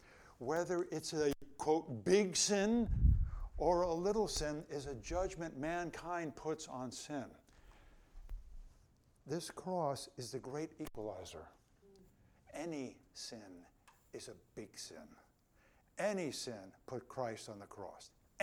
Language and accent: English; New Jersey, United States; born there; I'm so thankful I was born in New Jersey.